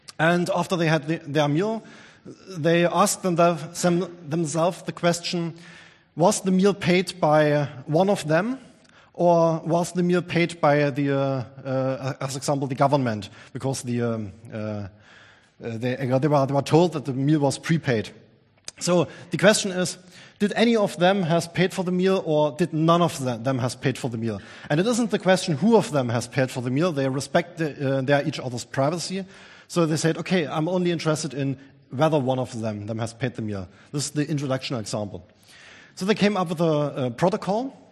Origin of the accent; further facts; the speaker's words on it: Dresden, Saxony, Germany; from Dresden